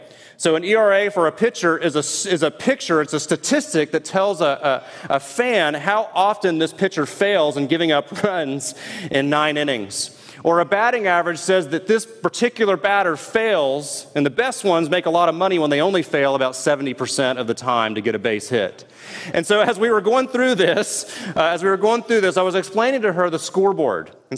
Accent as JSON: {"language": "English", "town": "Houston", "region": "Texas", "country": "United States", "tie": "born or raised there", "said": "I grew up in Houston as a big-time Houston Astros fan"}